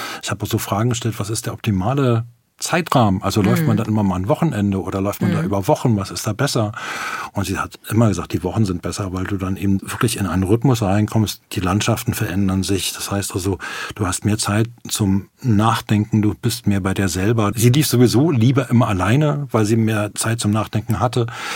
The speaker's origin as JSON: {"language": "German", "region": "Berlin", "country": "Germany", "tie": "born or raised there", "said": "weil ich bin halt in Berlin aufgewachsen, die Mauer stand für mich halt in Berlin"}